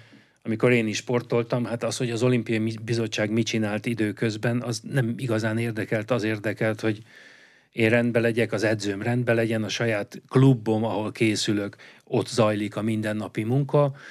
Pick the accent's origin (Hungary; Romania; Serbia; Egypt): Hungary; Vác, Pest; born there; Csak azért tudom, mert van egy saját kis kajakkenu klubom, Vácott, ahol születtem.